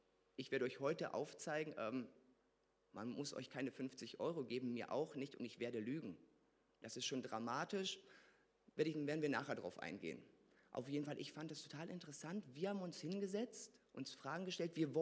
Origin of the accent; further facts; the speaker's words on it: Bechterdissen, North Rhine-Westphalia, Germany; Ich habe meine Gemeinde geliebt damals, wo ich hergekommen bin, aus Bechterdissen.